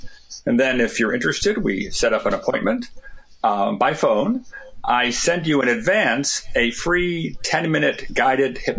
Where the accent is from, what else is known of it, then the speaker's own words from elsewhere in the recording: Washington, D.C., District of Columbia, United States; came back to Washington, D.C., my hometown, and began taking classes in hypnosis